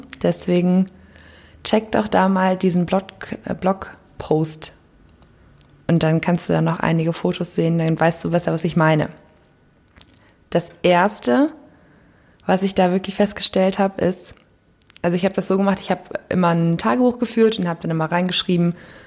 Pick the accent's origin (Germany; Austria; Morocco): Morocco; Und ich als Marokkaner ist so ein Businessmensch